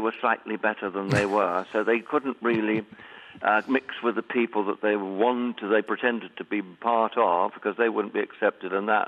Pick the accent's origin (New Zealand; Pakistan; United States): New Zealand; now in United Kingdom; I was brought up in New Zealand in what I would describe as a middle classless society.